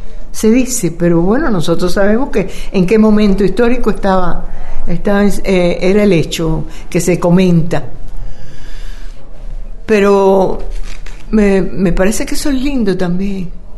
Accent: Cuba; en un momento crítico en mi país, en Cuba.

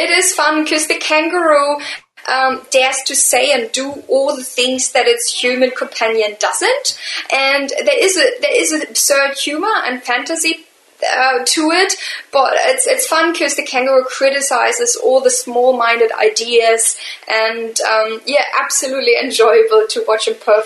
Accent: Hamburg, Germany; English is a second language; I'm not from Berlin. I'm from the very northeast. I rather consider Hamburg as my hometown.

